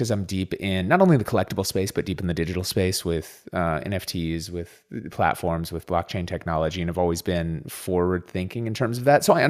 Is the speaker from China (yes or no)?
no; Minnesota, United States; I grew up in Minnesota, so Minnesota sports everything.